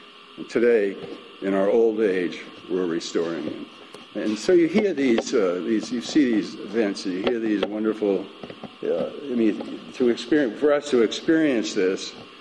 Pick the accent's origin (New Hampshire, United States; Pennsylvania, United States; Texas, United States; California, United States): New Hampshire, United States; Matushka and I grew up in New Hampshire, and we hadn't even literally had not heard about the Orthodox Church, and we were Episcopalians, Protestants